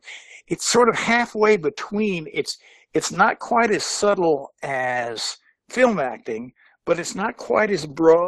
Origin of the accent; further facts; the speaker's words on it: Portales, New Mexico, United States; where I grew up in New Mexico, in Portales, was 19 miles north of me, in the late 50s and early 60s.